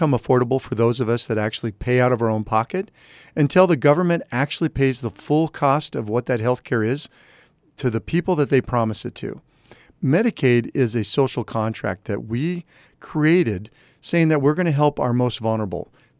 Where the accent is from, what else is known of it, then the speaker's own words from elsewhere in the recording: Great Falls, Montana, United States; Well, I'm a boy born and raised in Great Falls, Montana.